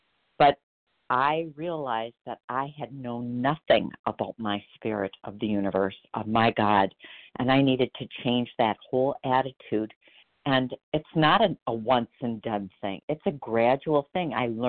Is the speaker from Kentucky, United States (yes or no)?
no; Wisconsin, United States; I'm from Wisconsin, by the way.